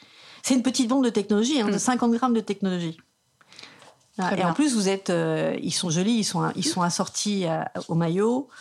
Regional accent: Corsica, France; Moi, je suis française, je suis franco-corse.

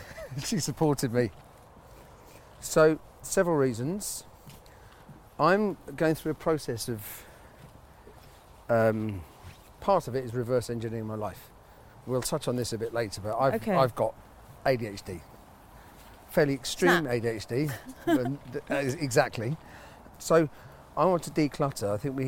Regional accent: London, United Kingdom; I was born in Shepherd's Bush.

